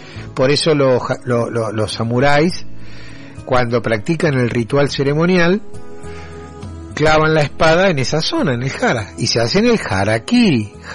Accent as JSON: {"language": "Spanish", "country": "Argentina", "said": "Pero primero soy argentino. Uh-huh. Y tengo un idioma, tengo una cultura."}